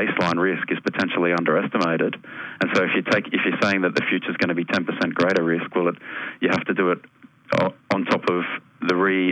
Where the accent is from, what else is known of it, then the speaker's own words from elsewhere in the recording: Newcastle, New South Wales, Australia; because I'm from Newcastle and I've done a lot of work in the Williams River